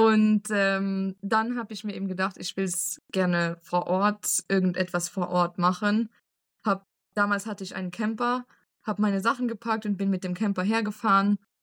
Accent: Luxembourg; now in Romania; Ich komme aus Luxemburg ursprünglich und ich wohne jetzt seit 5 Jahren in Rumänien.

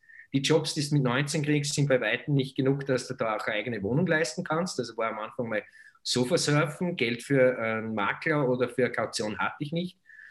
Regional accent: Bad Aussee, Styria, Austria; Ja, ich bin ein Bub aus den Bergen. Ja. Ich bin aufgewachsen in Bad Aussee im steirischen Salzkammergut, 4 Kilometer außerhalb vom Ort, keine öffentlichen Verkehrsmittel.

